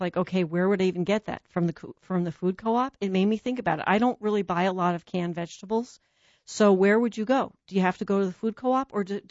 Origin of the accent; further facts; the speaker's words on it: New Jersey, United States; I'm from Jersey.